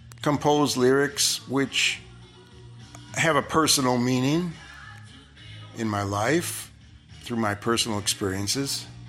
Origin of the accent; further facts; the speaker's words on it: Chicago, Illinois, United States; So, I'm not doing any recording per se lately in Chicago, but I mean, it's my hometown, so it holds a dear place in my heart.